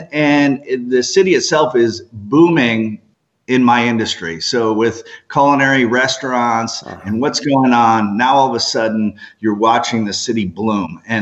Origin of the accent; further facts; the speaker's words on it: New Jersey, United States; also born or lived in Staten Island; I was born in Staten Island, grew up in New Jersey.